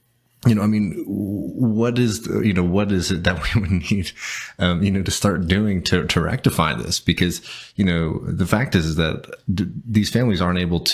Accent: Texas, United States; also born or lived in South Carolina; I'm from Texas, but I went to high school in South Carolina

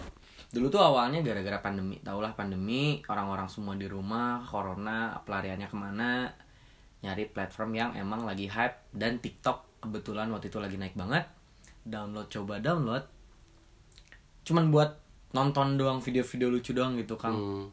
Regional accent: Bandung, West Java, Indonesia; Aku lahir dan tinggal di Bandung, 2001 Januari tanggal 22.

